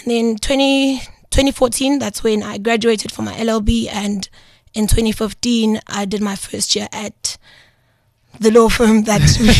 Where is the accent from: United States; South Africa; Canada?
South Africa; Pretoria, Gauteng; is from Pretoria in Attridgeville. I grew up there.